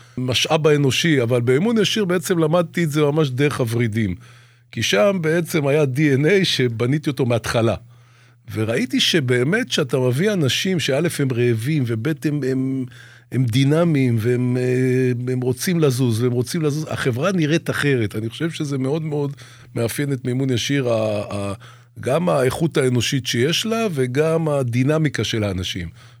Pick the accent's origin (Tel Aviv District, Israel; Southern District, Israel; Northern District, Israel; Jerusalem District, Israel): Tel Aviv District, Israel; Ramat Gan; אני באתי מרמת גן, ממרכז רמת גן